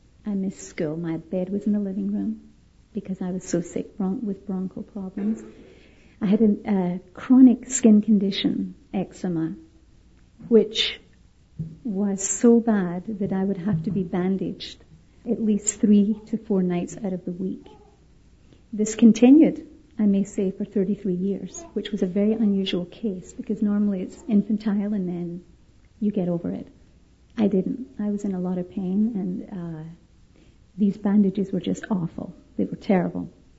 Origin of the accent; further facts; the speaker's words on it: Scotland, United Kingdom; born there; accent: American; When I'm in Scotland, my country, they say I have an accent, an American accent. So I'm in between the Atlantic Ocean somewhere. But I was born in Scotland.